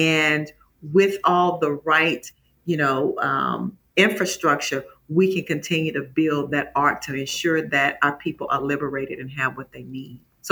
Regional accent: Mississippi, United States; So I'm from Mississippi, from Jacktown, city was sold.

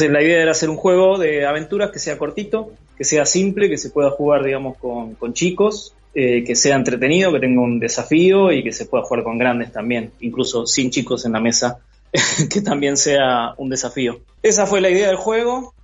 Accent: La Plata, Buenos Aires Province, Argentina; Somos de La Plata, claro.

